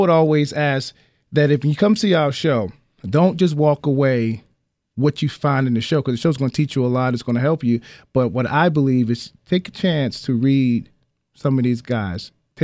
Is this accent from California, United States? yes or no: no; Newark, New Jersey, United States; Oh, no, I'm actually born and raised in Newark, New Jersey.